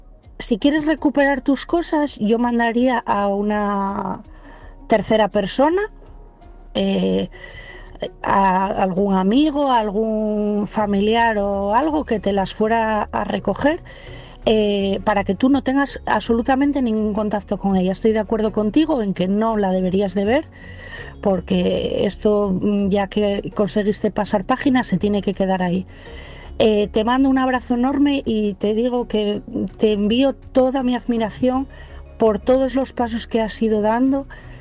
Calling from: Asturias, Spain; de Asturias.

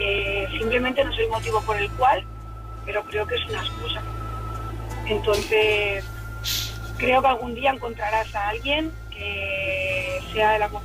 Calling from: Barcelona, Catalonia, Spain; llamo de Barcelona.

